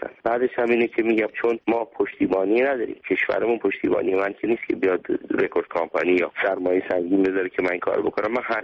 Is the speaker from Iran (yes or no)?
yes; Iran; من که ایرانی هستیم